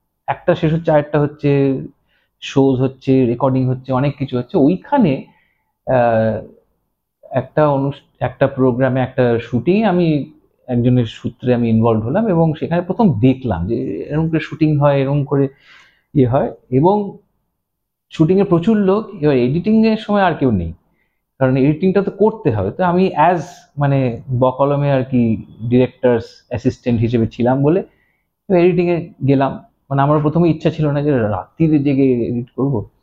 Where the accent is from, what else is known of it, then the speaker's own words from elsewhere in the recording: Kolkata, West Bengal, India; মানে সাউথ ক্যালকাটার কথা বলছি, এরকম জায়গায় বড় হয়েছি।